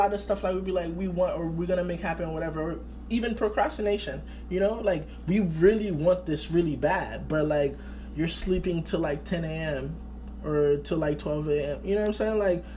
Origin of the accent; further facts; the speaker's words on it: Haiti; I was like, yo, it's crazy how, like, I grew up in Haiti and stuff like that.